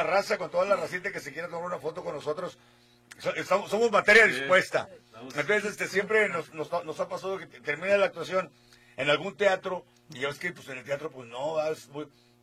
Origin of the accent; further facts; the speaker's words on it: Monterrey, Nuevo León, Mexico; also born or lived in Jalisco; Soy adoptado de Monterrey. Desde los 4 años estoy ahí, entonces yo me siento bien regio. Pero soy jalisciense.